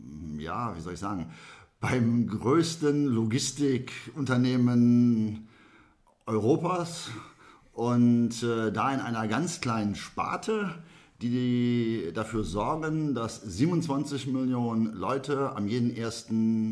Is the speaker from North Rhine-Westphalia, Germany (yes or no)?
yes; Düsseldorf, North Rhine-Westphalia, Germany; born there; Also geboren bin ich in Düsseldorf. Und mein Alter ist 60, bin jetzt 60 Jahre geworden